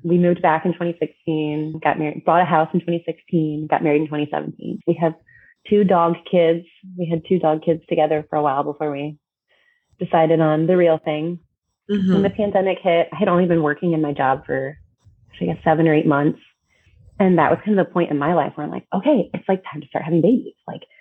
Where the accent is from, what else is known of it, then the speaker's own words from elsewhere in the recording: Jackson, Missouri, United States; We're both from Jackson, Missouri, which is a smaller town south of St. Louis. We grew up, our parents lived a couple miles from each other.